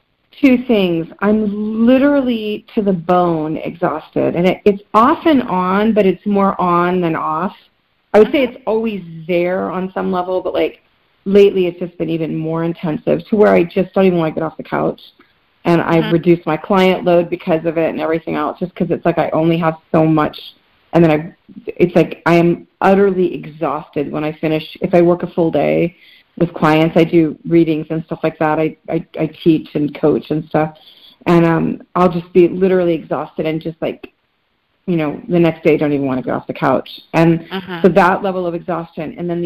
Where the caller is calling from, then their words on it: Santa Cruz, California, United States; So I'm calling from Santa Cruz, California.